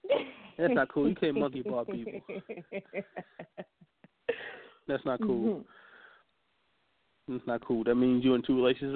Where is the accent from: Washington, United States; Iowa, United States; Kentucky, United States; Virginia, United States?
Virginia, United States; And when I was in Louisiana, like, what's monsoon season? Like, I'm from Virginia. I don't know what that is.